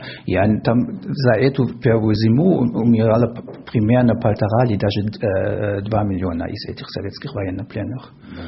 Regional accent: Weimar, Thuringia, Germany; Russian is a second language; now in Cologne, Germany; Я из Кёльна, но родом из ГДР, то есть из Веймара.

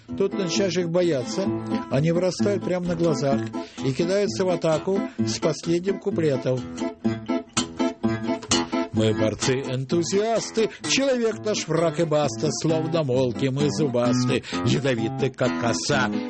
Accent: Saint Petersburg, Russia; Дело в том, что я, так сказать, из Питера, в общем, так, да?

